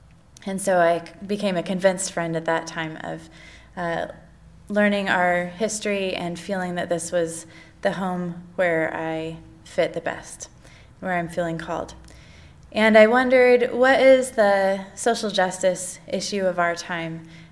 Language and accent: English; Newberg, Oregon, United States; So I grew up a Quaker in Oregon, in Newburgh, and I am currently a member of North Valley Friends.